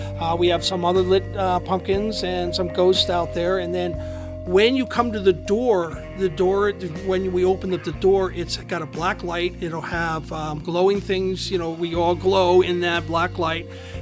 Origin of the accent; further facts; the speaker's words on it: East Coast, United States; now in Anchorage, United States; And then partially I come from the East Coast, so we don't, I used to grow up with no fall, up here.